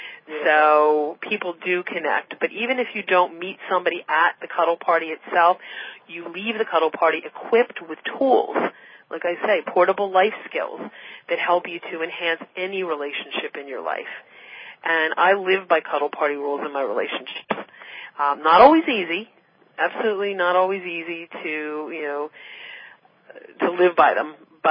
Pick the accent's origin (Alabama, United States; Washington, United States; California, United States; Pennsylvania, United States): Pennsylvania, United States; Philadelphia; I'm from the Philadelphia area, but I do travel a lot to the Maryland and D.C. area to do cuddle parties.